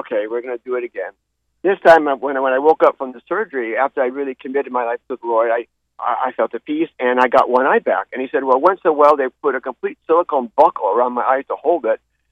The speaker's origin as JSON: {"language": "English", "town": "Honolulu", "region": "Hawaii", "country": "United States", "tie": "born or raised there", "said": "I grew up in Honolulu, first in Aina Haina when we were really little, and then my family moved up to the back of Manoa Valley when I was in first grade, and that's where I grew up."}